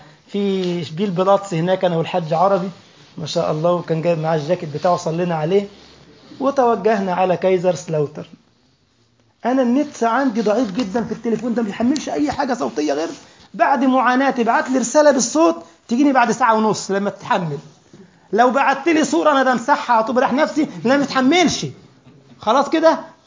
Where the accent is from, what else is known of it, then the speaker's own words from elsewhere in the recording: Giza Governorate, Egypt; كان عندنا في الجيزة كلام ده من حوالي ازيد من 15 سنة